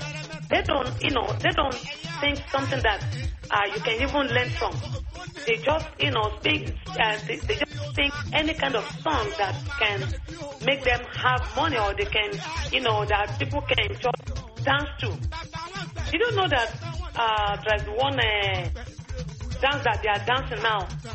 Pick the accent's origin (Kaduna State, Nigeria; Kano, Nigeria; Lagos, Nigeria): Kano, Nigeria; born there; my dad is from Ijebu. I was born in Kano State. But my dad is from Ijebu. My mom is from Eba.